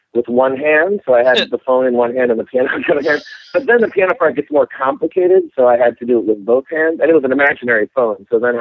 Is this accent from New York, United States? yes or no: no; Cleveland, Ohio, United States; also born or lived in San Francisco; Yeah, I grew up in Cleveland, and then right after school, I moved out to San Francisco